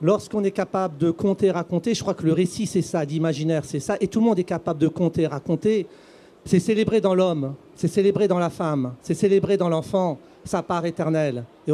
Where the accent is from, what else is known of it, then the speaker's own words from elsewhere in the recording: Kabylie, Algeria; nous, chez nous, en Kabylie, nous ne pouvons transmettre que deux choses à nos enfants, des racines et des ailes.